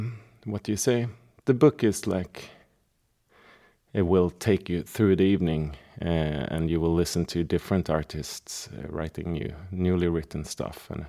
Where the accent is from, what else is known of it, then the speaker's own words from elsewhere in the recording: Malmö, Skåne, Sweden; English is a second language; I'm a songwriter from Malmö in Sweden. And I'm here in Seattle